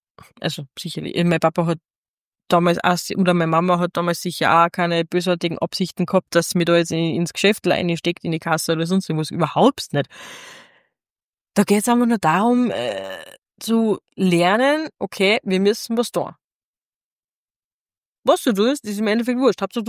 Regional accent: Salzburg, Austria; ich als Salzburgerin

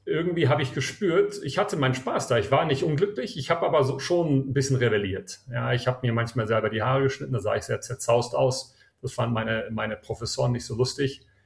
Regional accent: South Africa; also born or lived in Cape Town / Bayreuth, Germany; ich bin in Südafrika geboren und aufgewachsen, war in der deutschen Schule. Meine Eltern waren beide deutsch und bin dann nach dem Abitur hier in Kapstadt, ich bin jetzt in Johannesburg, damals in Kapstadt, bin ich nach Bayreuth gezogen in Deutschland.

